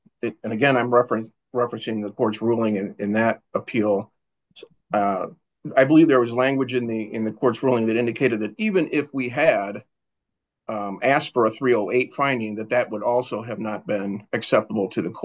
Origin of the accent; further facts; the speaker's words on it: Bloomington, Illinois, United States; I'm here representing what is actually my hometown, the city of Bloomington.